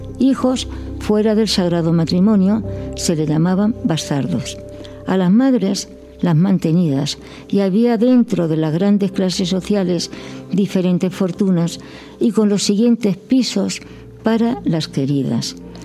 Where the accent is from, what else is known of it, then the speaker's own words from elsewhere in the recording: Spain; also born or lived in Tetouan, Morocco; Soy española, pero nacida en Tetuán, Marruecos, durante el protectorado español, siendo la capital. Toda mi familia, procedente de Granada y de Málaga, tuvieron que emigrar al protectorado español